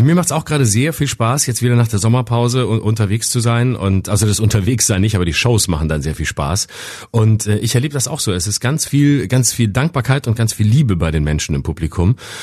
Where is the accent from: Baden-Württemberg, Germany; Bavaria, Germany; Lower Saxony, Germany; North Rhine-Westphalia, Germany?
Baden-Württemberg, Germany; Lörrach; Aber wenn man zum Beispiel einen Umweg macht und in meine Heimat Lörrach fährt